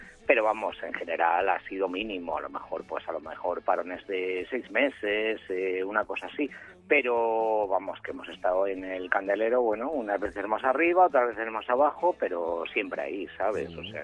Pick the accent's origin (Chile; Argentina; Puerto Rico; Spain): Spain; Madrid, Community of Madrid; yo nací en Madrid, he vivido toda mi vida en Madrid